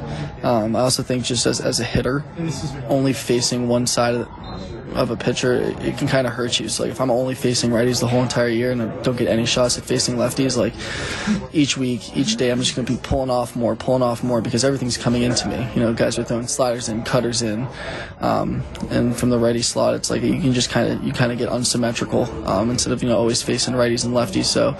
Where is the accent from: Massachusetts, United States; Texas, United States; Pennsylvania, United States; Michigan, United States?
Massachusetts, United States; Boston; because I grew up in Boston, went to Boston College